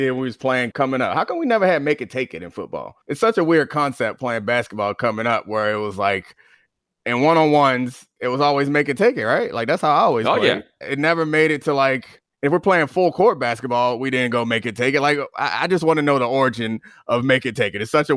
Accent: Baltimore, Maryland, United States; I mean, I grew up in Baltimore, so it wasn't that same dichotomy there that it is elsewhere.

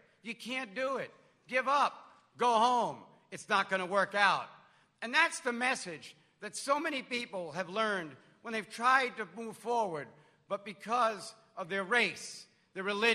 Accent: New York, United States; I'm a New Yorker. I'm not going to give up.

